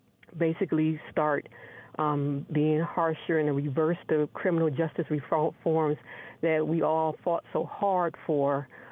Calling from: Baltimore, Maryland, United States; in Baltimore.

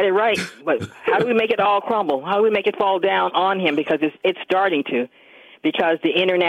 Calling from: Fort Washington, Maryland, United States; Here from Fort Washington.

